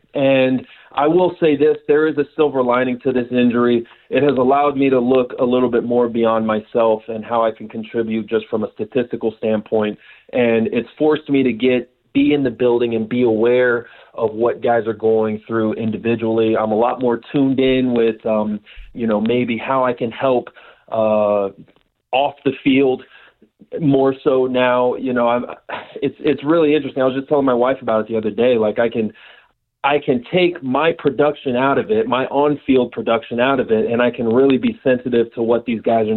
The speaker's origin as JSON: {"language": "English", "town": "Las Vegas", "region": "Nevada", "country": "United States", "said": "I'm from Vegas, and I'll just be quite frank with you."}